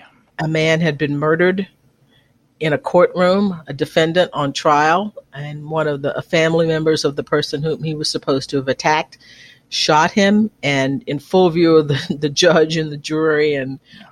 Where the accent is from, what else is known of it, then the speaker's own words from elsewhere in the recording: Conroe, Texas, United States; also born or lived in Livingston; I was born in Livingston, Texas, about 50 miles northeast of there. But my parents moved to Conroe when I was about 6 months old. So it was a spread out sort of rural town.